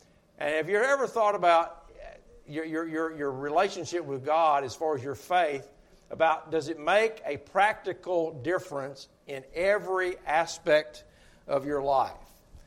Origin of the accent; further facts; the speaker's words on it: Murfreesboro, Tennessee, United States; I'm originally from Murfreesboro, Tennessee